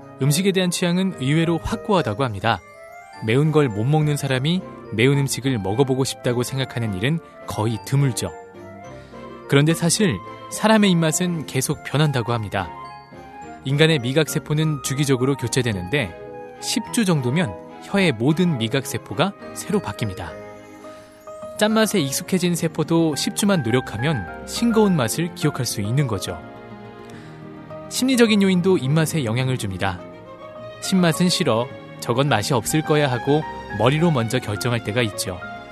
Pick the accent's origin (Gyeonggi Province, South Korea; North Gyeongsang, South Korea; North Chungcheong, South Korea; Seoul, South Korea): Seoul, South Korea; 저는 따뜻한 서울남자